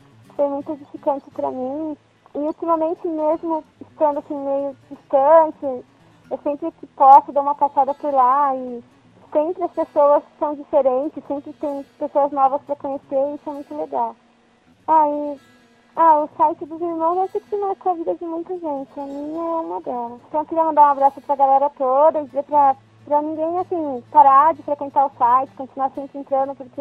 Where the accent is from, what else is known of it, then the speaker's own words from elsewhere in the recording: São Paulo, Brazil; sou de São Paulo, da Igreja do Bosque.